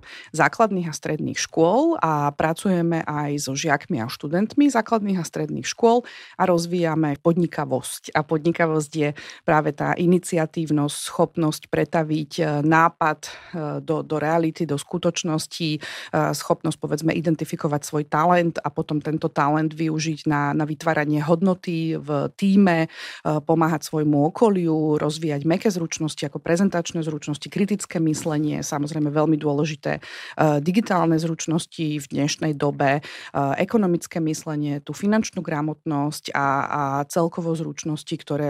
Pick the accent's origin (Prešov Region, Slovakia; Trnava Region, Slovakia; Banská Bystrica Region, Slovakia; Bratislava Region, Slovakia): Bratislava Region, Slovakia; Bratislava; usadenie sa na Slovensku doma v Bratislave, lebo som Bratislavčanka, takže ma to vždy ťahalo naspäť